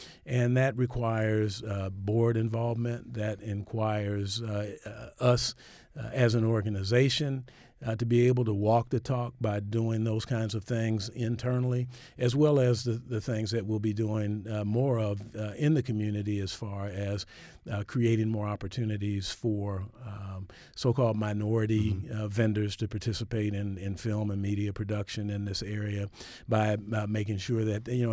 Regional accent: Detroit, Michigan, United States; I grew up in Detroit, Michigan, right.

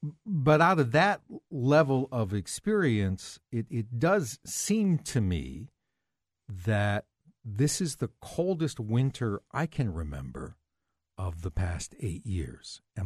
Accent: Buffalo, New York, United States; born there; it may be because I was born in Buffalo and so my brain got frozen early

